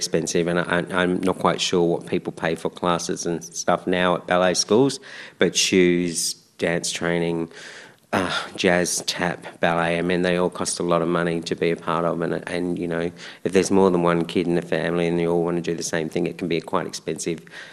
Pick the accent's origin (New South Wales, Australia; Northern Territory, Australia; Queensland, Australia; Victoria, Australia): Victoria, Australia; Mordialloc; Well, growing up in Mordialloc was, you know, it was just sort of a normal environment for a kid to grow up in the suburbs, really.